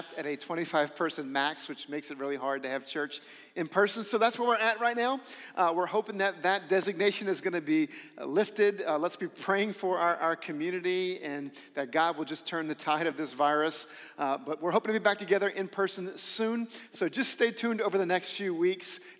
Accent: United States; But for us as Americans, that's not quite as familiar.

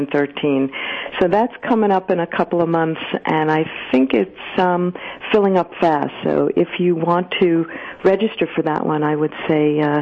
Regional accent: New York City, New York, United States; Because I grew up in New York City, and my mom, who I love dearly, hardly cooked grains.

